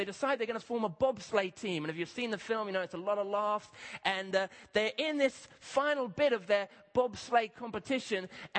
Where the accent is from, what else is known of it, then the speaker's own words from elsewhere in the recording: Kenya; I grew up in Kenya, as many here know.